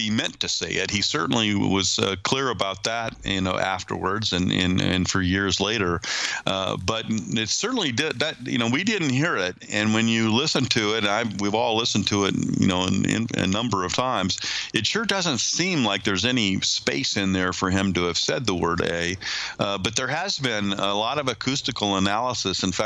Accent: Indiana, United States; I'm a Midwesterner, just as Neil was. Neil grew up in northwestern Ohio, and I grew up in northeastern Indiana, about 50 miles from where Neil was born.

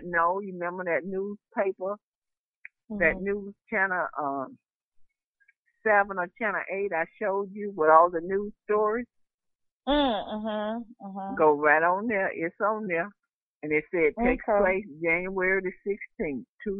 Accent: Hattiesburg, Mississippi, United States; In my hometown, In Hattiesburg, Mississippi, it's like an hour and 15 minutes from me.

